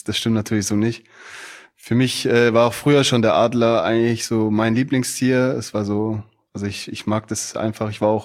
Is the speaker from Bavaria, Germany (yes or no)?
no; Stuttgart, Baden-Württemberg, Germany; Ja, ich komme ja aus Stuttgart.